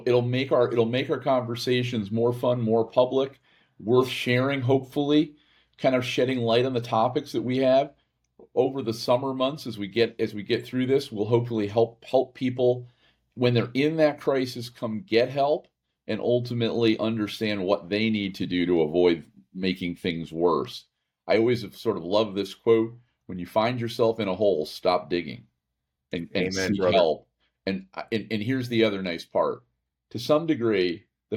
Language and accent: English; United States; I'm the American and Jeff's the Canadian